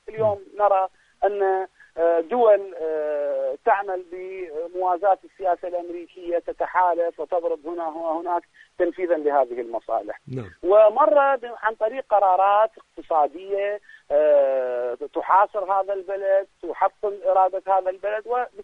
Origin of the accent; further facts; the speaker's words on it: Iraq; هذا يعني واحد من الأمثلة المهمة التي عرفنا بها طريقة تعامل الأمريكان معنا كعراقيين